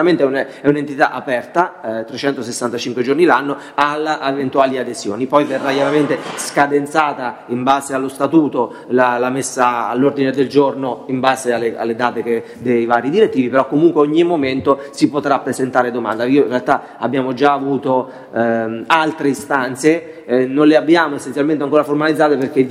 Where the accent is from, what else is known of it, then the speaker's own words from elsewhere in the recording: Trevi, Umbria, Italy; ne dico una per mille, sono di Trevi